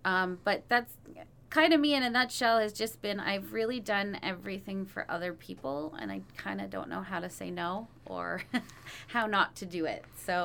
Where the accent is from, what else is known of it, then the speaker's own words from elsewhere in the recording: Kitchener, Ontario, Canada; I'm originally from Kitchener. I moved to Peterborough to go to school to be a nurse.